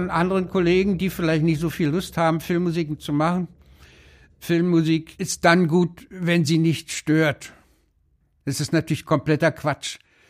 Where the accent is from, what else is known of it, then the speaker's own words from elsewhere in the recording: East Germany, Germany; ich komme aus dem Osten.